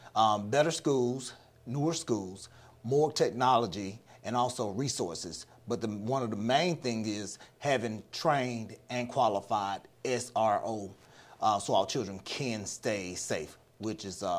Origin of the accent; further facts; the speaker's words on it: Indianola, Mississippi, United States; Well, I'm a lifetime Mississippian, born and raised in Indianola, Mississippi.